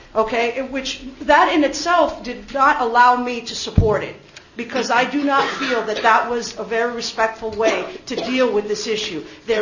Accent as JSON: {"language": "English", "town": "New York City", "region": "New York", "country": "United States", "said": "I'm from New York City, and for the longest time, I could never figure out where was the Avenue of Americas."}